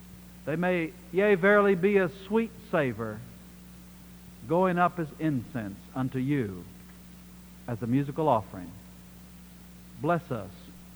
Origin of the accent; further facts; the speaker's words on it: Birmingham, Alabama, United States; from Birmingham, Alabama.